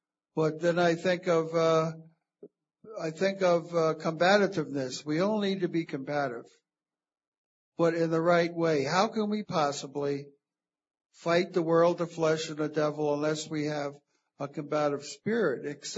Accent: Detroit, Michigan, United States; from Detroit.

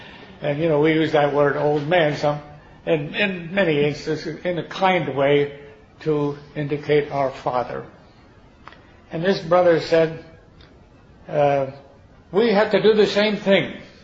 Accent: Philadelphia, Pennsylvania, United States; born there

